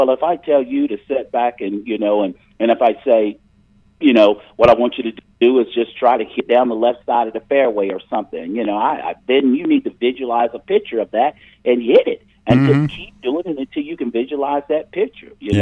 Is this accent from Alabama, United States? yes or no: no; West Virginia, United States; I said, yeah, I'm from West Virginia. I said, we all look out for West Virginia people